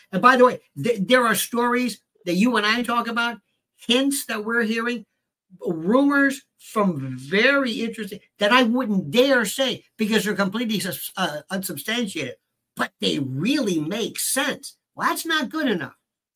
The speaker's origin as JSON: {"language": "English", "region": "Florida", "country": "United States", "said": "As you know, in my country, we have guns. And I'm from the South. See, I'm from Florida."}